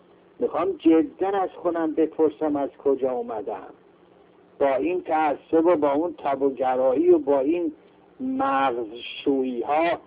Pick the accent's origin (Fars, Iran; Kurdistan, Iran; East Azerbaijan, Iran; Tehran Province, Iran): East Azerbaijan, Iran; Tabriz; در ایران ما و در آذربایجان ما، در تبریز ما